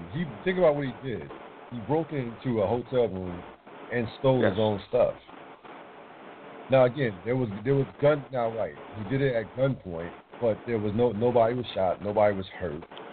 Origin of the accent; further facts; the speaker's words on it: Trenton, New Jersey, United States; My home state